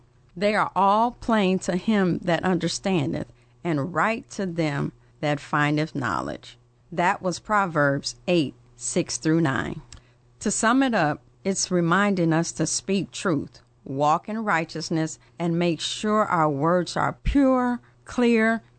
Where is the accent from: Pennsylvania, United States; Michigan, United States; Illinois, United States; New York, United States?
Illinois, United States; Chicago; I was born and raised in Chicago, and I came up in a Christian home.